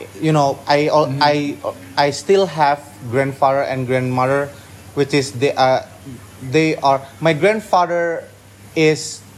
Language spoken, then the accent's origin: English; Denpasar, Bali, Indonesia; English is a second language; So yeah, I grew up, I born in Denpasar actually.